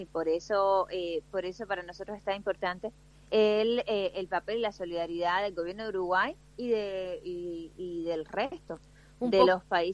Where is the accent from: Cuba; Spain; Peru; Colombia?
Cuba; un mensaje muy muy bien acogido y agradecido por el pueblo cubano en un momento donde la represión en mi país está en aumento en intensidad y en crueldad